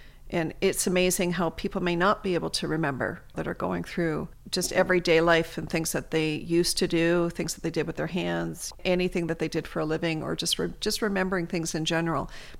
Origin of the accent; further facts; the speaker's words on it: Toronto, Ontario, Canada; I came from Toronto and then moved to York region and then out into the country, out into Mennonite country.